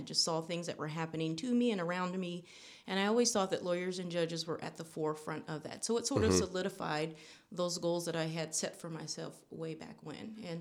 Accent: Vallejo, California, United States; also born or lived in Virginia / Orlando, Florida; I say I'm born and raised in Vallejo, but I should say that I was a military brat initially.

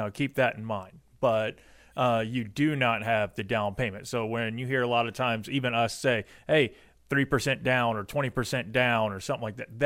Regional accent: Florida, United States; I mean, I grew up in Florida, and you want to talk about bases?

